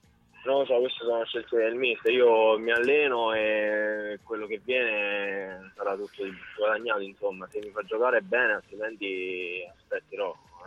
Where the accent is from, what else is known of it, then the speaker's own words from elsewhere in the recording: Ascoli Piceno, Marche, Italy; quando vado in campo non è che sto a pensare che sono di Ascoli